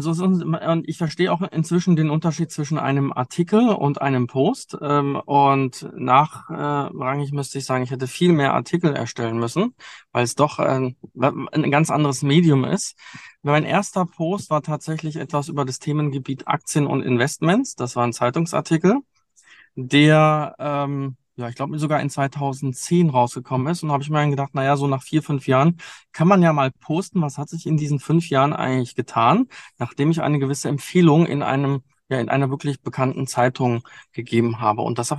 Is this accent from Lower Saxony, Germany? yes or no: no; Hesse, Germany; wo ich herkomme, und zwar aus der Nähe von Frankfurt im Hochtaunus. Das ist eine schöne kleine Ecke.